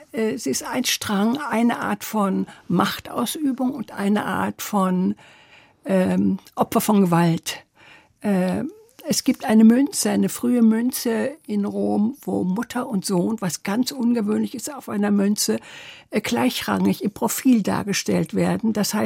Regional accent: Trier, Rhineland-Palatinate, Germany; Und ich bin in Trier aufgewachsen, habe bis zum Abitur dort gelebt, habe in Köln studiert.

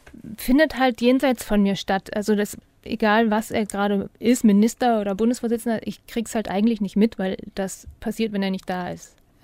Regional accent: Germany; Von außen, so als Deutsche, also aus fremder Sicht, sind die Dänen halt viel entspannter als die Deutschen.

